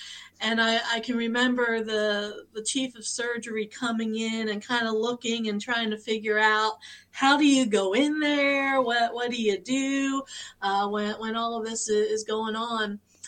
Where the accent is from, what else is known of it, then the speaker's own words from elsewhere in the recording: Mount Pleasant, Pennsylvania, United States; I am outside of Pittsburgh in Mount Pleasant, Pennsylvania.